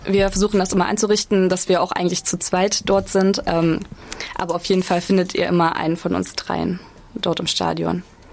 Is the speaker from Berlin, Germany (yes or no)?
no; Thuringia, Germany; also ich komme aus dem Eichsfeld